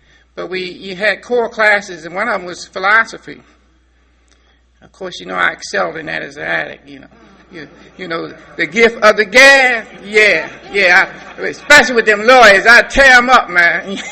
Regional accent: Baltimore, Maryland, United States; now in West Virginia, United States; I'm originally from Baltimore, and we say Baltimore, Maryland. And I've been staying up in West Virginia for the last few years, and they call that God's country.

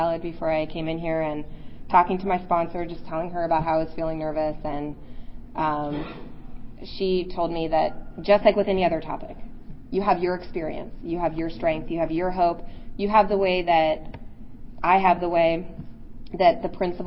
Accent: Virginia, United States; So then I was like, okay, I'm from Virginia. I'll move to Wyoming, and then I'll be fine.

